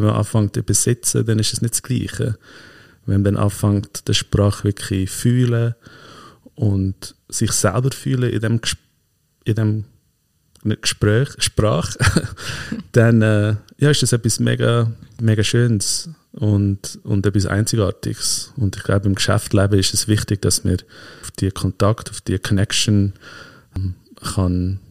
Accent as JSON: {"language": "German", "country": "United States", "tie": "born or raised there", "moved": "yes", "lives_now": "Switzerland", "said": "obwohl ich Schweizer bin, ist Schweiz ja nicht meine Heimat gewesen, sondern ich bin Amerikaner gewesen. Und so kulturell und sprachlich alles habe ich mich mega identifiziert mit der amerikanischen Kultur."}